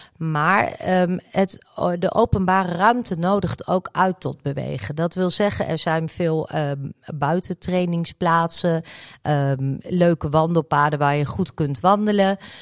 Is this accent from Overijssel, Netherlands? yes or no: yes; Almelo, Overijssel, Netherlands; ik ben geboren in Almelo en ik woon hier nog steeds